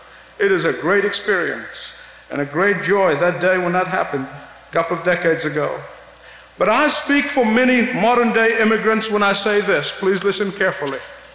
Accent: Egypt; I knew more about American history and the Christian foundation of this nation growing up in Egypt as a persecuted Christian minority than most kids in American schools.

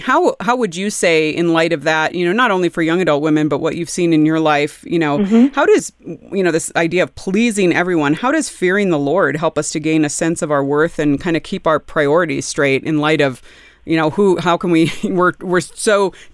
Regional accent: California, United States; I was given a script growing up in the California public public schools that I was supposed to be successful

